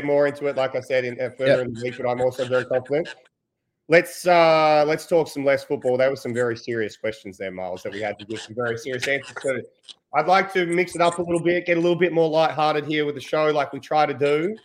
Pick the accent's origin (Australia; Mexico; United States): Australia; This is my one gripe as an Australian.